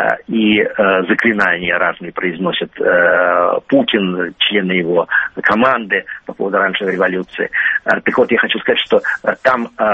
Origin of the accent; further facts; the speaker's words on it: Russia; когда я уже эмигрировал из России